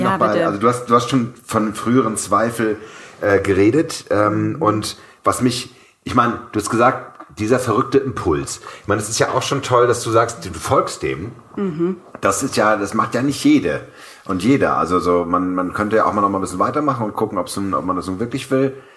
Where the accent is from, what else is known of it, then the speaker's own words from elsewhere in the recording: Hamburg, Germany; Ich komme aus Hamburg.